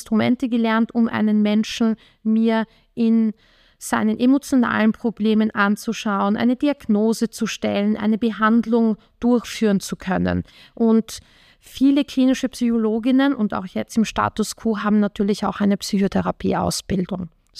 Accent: Vienna, Austria; ich komme aus Wien.

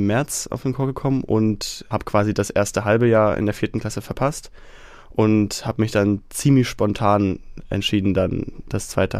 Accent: Naundorf, Saxony, Germany; Ich komme aus der Nähe von Freiberg in Naundorf.

